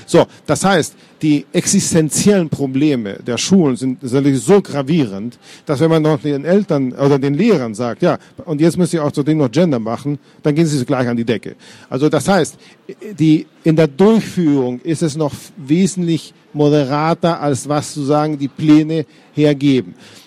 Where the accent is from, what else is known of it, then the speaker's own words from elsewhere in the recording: Frankfurt, Hesse, Germany; ich komme aus Hessen und ich komme außerdem aus Frankfurt